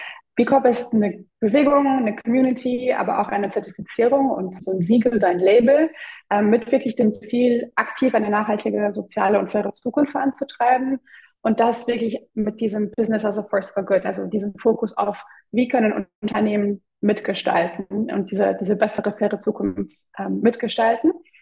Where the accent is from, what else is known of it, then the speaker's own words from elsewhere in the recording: Luxembourg; born there; Ich bin geborene Luxemburgerin, aber große Weltbummlerin